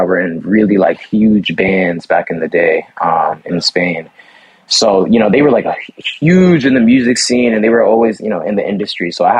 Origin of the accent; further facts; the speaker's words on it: Harlem, New York, United States; Born and raised. I'm from Harlem, man. Harlem my whole life